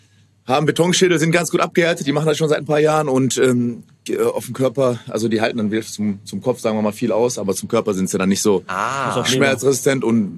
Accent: Bottrop, North Rhine-Westphalia, Germany; Geboren in Bottrop, aufgewachsen in Bottrop

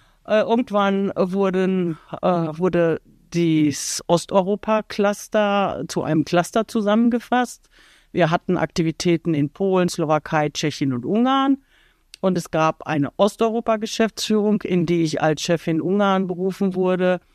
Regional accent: North Rhine-Westphalia, Germany; born there; ich bin Juristin, bin im Sauerland geboren, habe in Münster studiert, auch ungewöhnlich das ganze Studium in Münster.

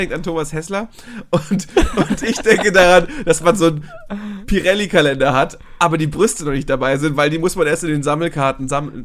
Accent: Hamburg, Germany; ich komme eher aus Hamburg.

